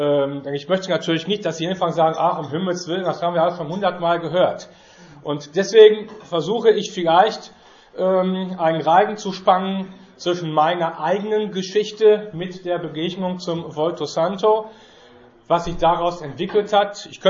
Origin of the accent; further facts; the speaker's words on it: North Rhine-Westphalia, Germany; Denn ich komme aus dem Ruhrgebiet und das sind gute 2 Autostunden entfernt hier von Hede.